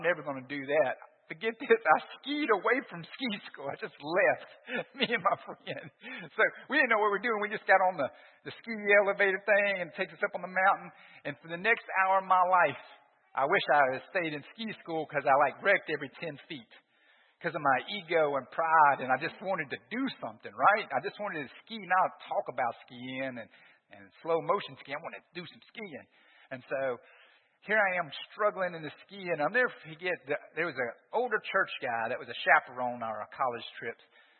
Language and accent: English; Louisiana, United States; I'm from South Louisiana. Ain't nobody wear skis.